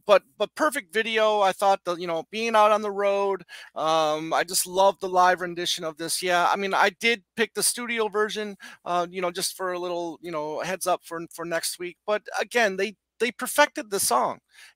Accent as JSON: {"language": "English", "region": "Michigan", "country": "United States", "tie": "born or raised there", "said": "showing the band being at the Big Tire in my hometown of Michigan, I-94. We get the Big Tire, which inside is a Ferris wheel."}